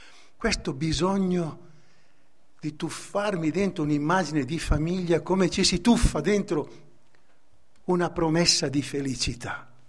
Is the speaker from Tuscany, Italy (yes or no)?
no; Como, Lombardy, Italy; io sono comasco, quindi sono mezzo svizzero anch'io, sono vicino alla Svizzera